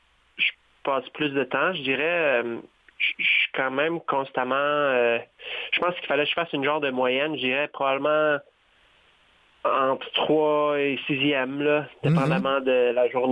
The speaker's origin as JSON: {"language": "French", "town": "Quispamsis", "region": "New Brunswick", "country": "Canada", "said": "Oui, ça fait que moi, je viens de Quispamsis, Nouveau-Brunswick."}